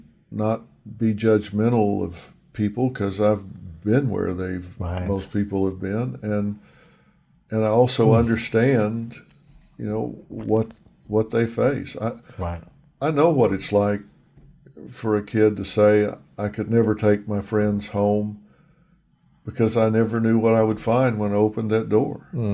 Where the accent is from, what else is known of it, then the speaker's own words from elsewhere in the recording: the South, United States; also born or lived in Tulsa / Denver; part of it is growing up in the South.